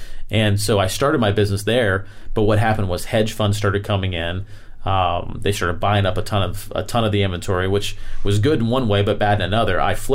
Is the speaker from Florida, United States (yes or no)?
yes; Florida, United States; I mean, I'm from Florida. And yes, I think it's really cold in Michigan, you know?